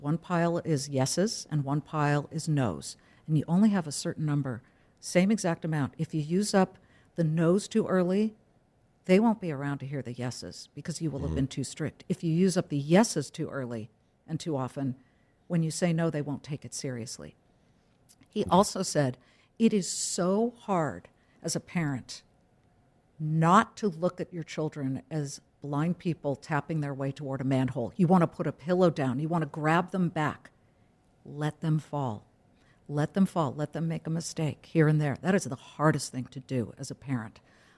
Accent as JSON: {"language": "English", "region": "California", "country": "United States", "said": "Warren, I am so laid back as a mother. Like, am I doing the wrong thing? I'm too Californian."}